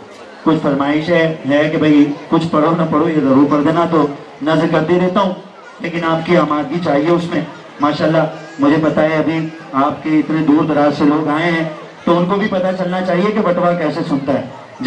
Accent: Gujarat, India; मैं खुद गुजरात का रहने वाला हूँ

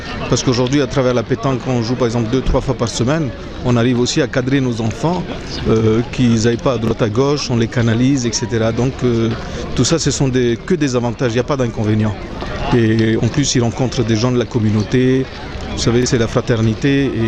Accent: Réunion, France; je viens de La Réunion. Donc je joue avec une équipe réunionnaise.

